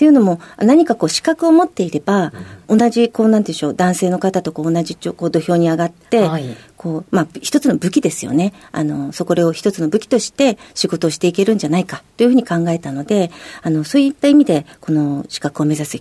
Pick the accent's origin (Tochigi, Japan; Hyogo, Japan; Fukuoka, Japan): Tochigi, Japan; 栃木県栃木市になります。